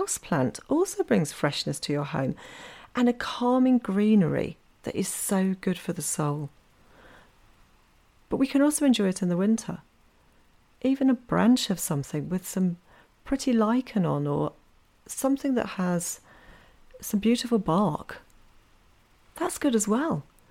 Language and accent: English; United Kingdom; now in Norway; as a unique family in Norway, because I'm British and my partner's Norwegian, so we have a kind of combination of cultures.